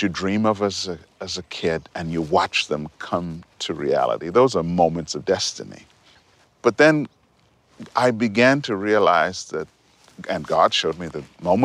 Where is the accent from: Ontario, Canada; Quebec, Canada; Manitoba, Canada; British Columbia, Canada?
Quebec, Canada; Montreal; I was growing up in Montreal, living in Montreal.